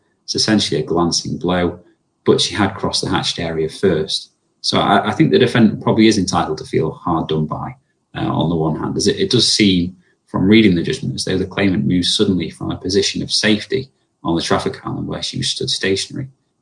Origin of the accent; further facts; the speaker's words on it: Manchester, North West England, United Kingdom; This was an accident in June 2016 in my hometown of Manchester